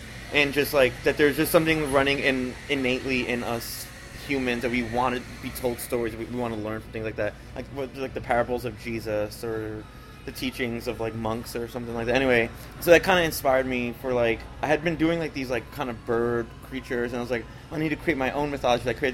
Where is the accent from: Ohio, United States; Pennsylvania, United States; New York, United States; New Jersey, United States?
New York, United States; Bronx; my past and my youth and growing up in the Bronx